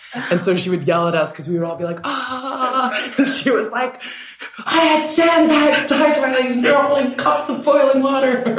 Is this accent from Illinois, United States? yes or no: no; Ohio, United States; I went to public school. I grew up in Ohio.